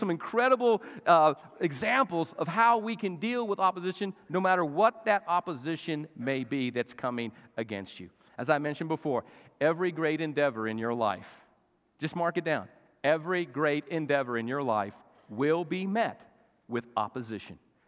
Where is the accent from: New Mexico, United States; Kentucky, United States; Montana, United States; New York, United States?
New Mexico, United States; I was born and raised in New Mexico, and in New Mexico, you learn Mexican judo.